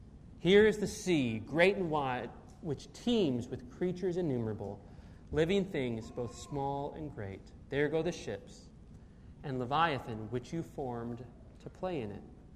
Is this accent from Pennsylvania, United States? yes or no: no; Minnesota, United States; I'm from Minnesota.